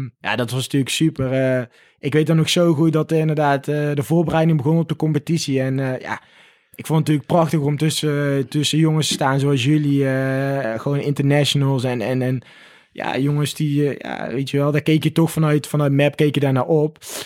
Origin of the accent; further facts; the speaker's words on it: North Brabant, Netherlands; ik ben een Brabander in hart en nieren.